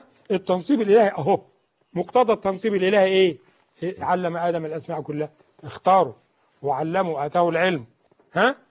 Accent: Egypt; وعندنا في مصر بيكتبوا في الطاقه كده رب منزل

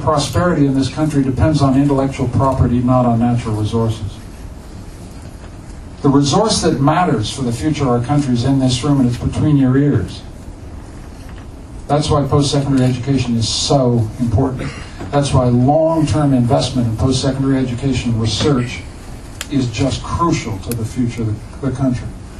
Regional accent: Canada; And we've got to do it and stay Canadian. We're rightly proud of being Canadian.

